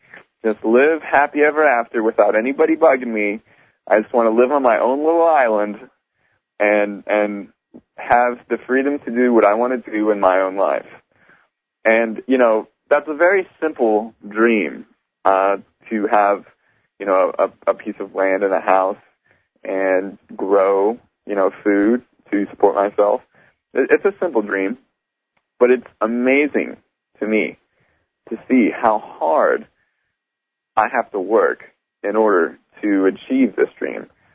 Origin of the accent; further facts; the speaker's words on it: United States; I mean, even I'm annoyed, and I'm an American.